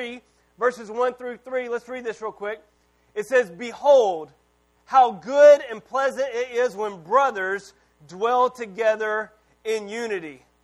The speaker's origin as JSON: {"language": "English", "region": "Louisiana", "country": "United States", "said": "I'm from Louisiana, and so I love Cajun food."}